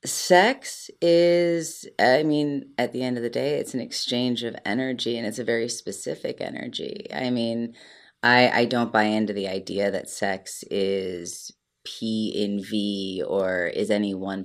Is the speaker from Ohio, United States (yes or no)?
yes; Cleveland, Ohio, United States; Everybody who follows me, if you do, I'm from Cleveland.